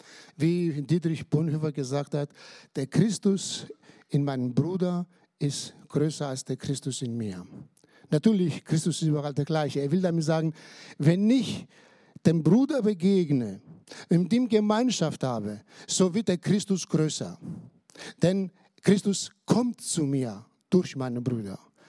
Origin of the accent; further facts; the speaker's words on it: Greece; ich weiß nicht, wie es in Deutschland ist, ich habe bei uns in Griechenland den Eindruck